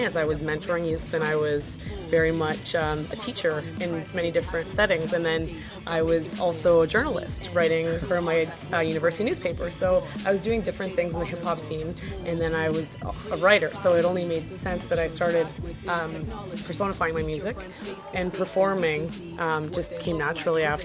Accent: Ottawa, Ontario, Canada; and then I moved back to Ottawa because this is my hometown

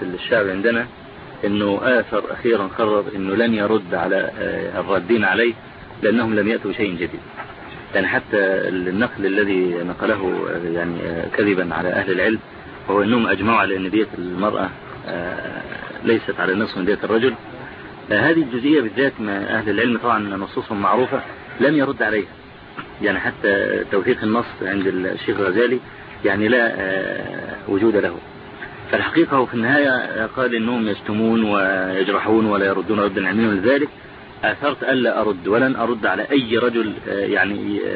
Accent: Egypt; نعم موجودة عندنا في مصر

